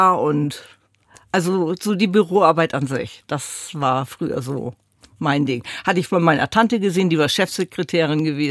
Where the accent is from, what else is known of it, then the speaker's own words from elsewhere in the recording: Rotenburg, Lower Saxony, Germany; Ich bin in Ruckenburg-Würme geboren.